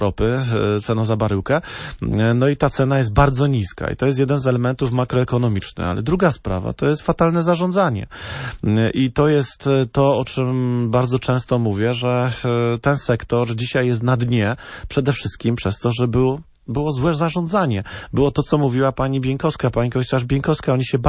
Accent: Kraków, Lesser Poland, Poland; born there; ja akurat się nie urodziłem na Śląsku, bo urodziłem się w Krakowie, ale moja córka urodziła się na Śląsku i moja mama się urodziła na Śląsku.

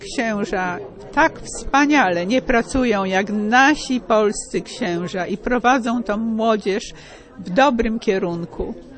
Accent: Tarnów, Lesser Poland, Poland; moved away; ja pochodzę z Tarnowa, jestem tutaj dość wielu lat.

